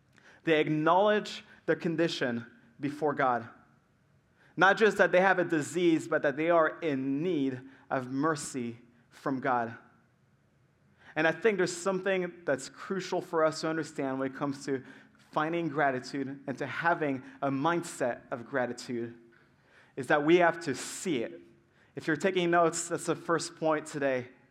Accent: France; because I grew up in France and it was in a different language

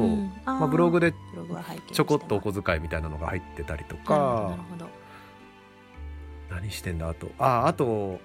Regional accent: Aichi, Japan; moved away as an adult; で愛知県で育って

